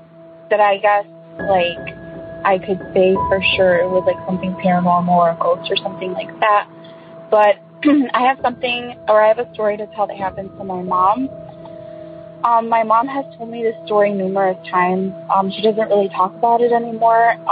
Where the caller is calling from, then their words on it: Chicago, Illinois, United States; I'm calling from Chicago, or like the Chicago area.